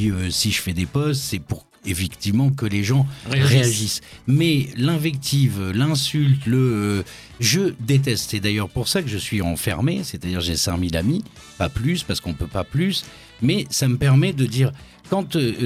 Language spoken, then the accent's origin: French; Paris, Île-de-France, France; Je suis parisien, moi, je suis né à Paris.